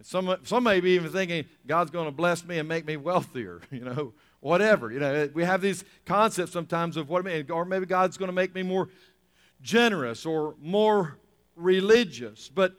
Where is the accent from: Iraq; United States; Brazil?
United States; the South; Anyway, we're from the South. You know, that's just what we do.